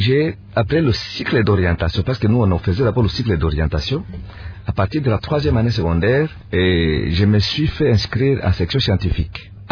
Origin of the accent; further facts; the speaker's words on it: Bukavu, South Kivu, DR Congo; Et les courses qui étaient chez moi à Kadutu pour aller à Bagheera, c'est une dizaine de kilomètres à pied, matin et le retour.